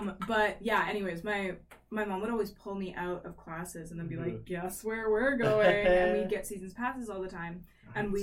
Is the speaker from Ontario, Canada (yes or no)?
yes; Toronto, Ontario, Canada; So I because I grew up in Toronto